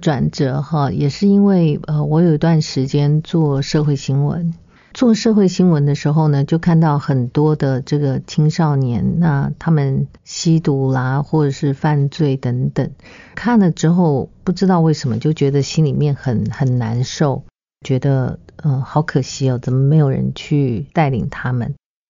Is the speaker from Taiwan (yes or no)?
yes; Taiwan; 所以呢，我们从小的时候是在眷村里面长大的